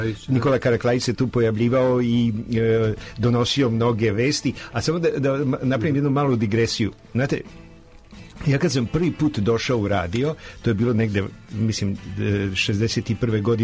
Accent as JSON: {"language": "Serbian", "town": "Zemun", "region": "Belgrade", "country": "Serbia", "tie": "born or raised there", "said": "Ja sam rođen 42. godine. Ja se sećam, odrastao sam u Zemunu kod dede, koji je bio sveštenik u Gornjoj Varoši."}